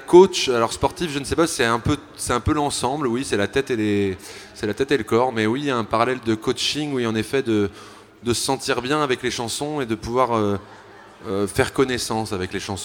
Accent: Nantes, Pays de la Loire, France; Mais oui, j'habite à Nantes, je suis nantais.

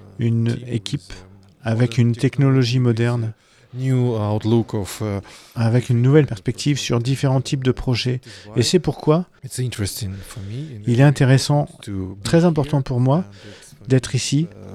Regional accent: Ukraine; une petite ville par rapport à la mine, rien de spécial. Mais oui, mon pays d'origine était la capitale des mineurs.

